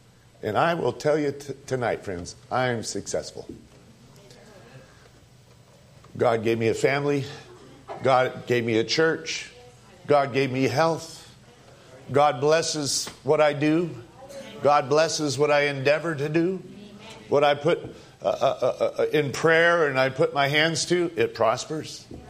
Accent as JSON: {"language": "English", "region": "California", "country": "United States", "lives_now": "Tucson, United States", "said": "So the next group I get around, they say, where are you from? California. Oh, that's a good place to be from."}